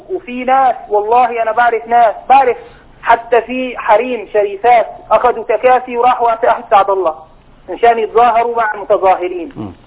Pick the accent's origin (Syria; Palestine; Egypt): Syria; Aleppo, Aleppo Governorate; صاروا يعتقلوا من هالشباب عندنا في حلب 300 400 500 واحد